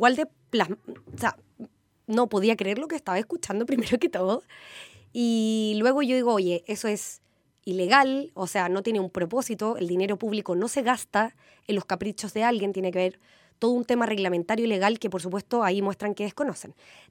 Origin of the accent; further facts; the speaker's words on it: Viña del Mar, Valparaíso, Chile; yo soy de Viña del Mar, viví, por ejemplo, acá en Isla Picton, viví en Recreo, viví en el centro de la ciudad de Viña del Mar, estuve en una escuela pública